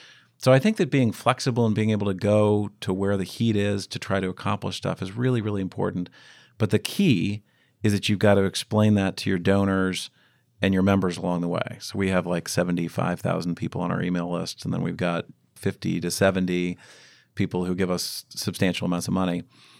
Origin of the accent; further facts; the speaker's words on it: St. Louis, Missouri, United States; I grew up in St. Louis, again, in a Republican family and community